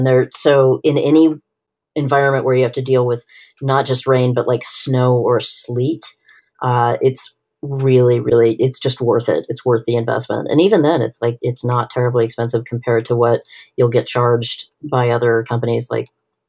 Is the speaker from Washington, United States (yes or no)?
yes; Washington, United States; I grew up outside of Seattle, and everyone there knows Eddie Bauer